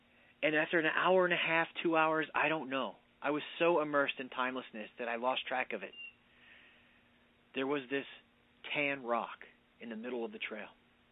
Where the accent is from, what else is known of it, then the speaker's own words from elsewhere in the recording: New Jersey, United States; When I was growing up in the Pine Barrens, there were cottontails everywhere